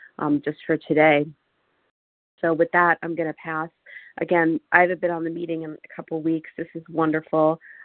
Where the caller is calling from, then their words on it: Washington, United States; I'm calling from Washington State.